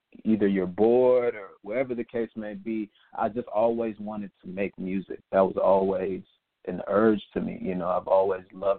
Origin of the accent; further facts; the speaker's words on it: Atlanta, Georgia, United States; I'm from South Atlanta.